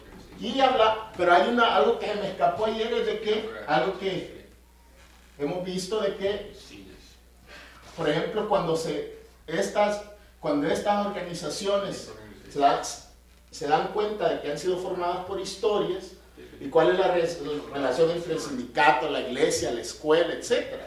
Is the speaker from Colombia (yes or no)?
no; El Salvador; Yo creo que lo más hermoso de mi experiencia en mi país era esto